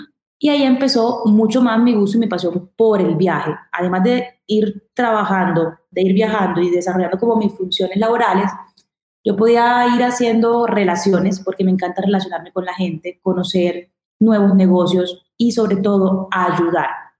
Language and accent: Spanish; Caribbean coast, Colombia; Yo soy una mujer colombiana costeña